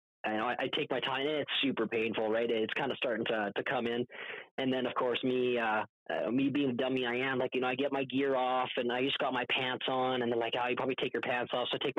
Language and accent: English; Canada; And, I was going through the, yeah, here's my coverage. I'm from Canada, blah, blah, blah.